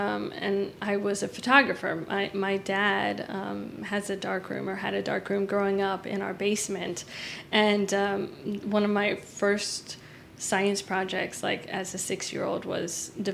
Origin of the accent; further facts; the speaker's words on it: Washington, District of Columbia, United States; realized that my hometown, D.C., was a fairly large production city